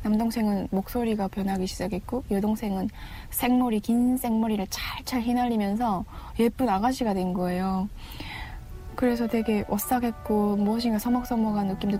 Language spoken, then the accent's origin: Korean; Chongjin, North Hamgyong, North Korea; 그냥 고향 함경북도 청진이 고향인 청년이죠.